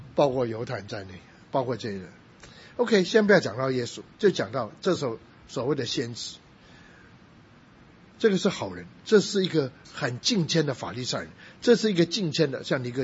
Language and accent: Chinese; Taipei, Taiwan; 我还记得有一次回台北讲道的时候，我回到以前我小时候在木栅长大那个教会讲道